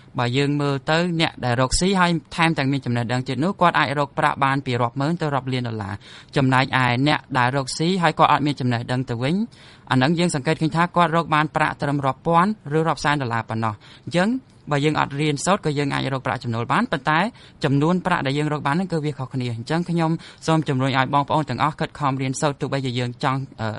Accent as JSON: {"language": "Khmer", "town": "Kang Meas", "region": "Kampong Cham", "country": "Cambodia", "tie": "born or raised there", "said": "បាទបងខ្ញុំមានស្រុកកំណើតនៅភូមិជ្រោយក្របៅស្រុកកងមាសខេត្តកំពង់ចាមហើយឪពុកម្ដាយរបស់ខ្ញុំគាត់តាមពិតទៅគាត់ជាកសិករទាំងពីរនាក់"}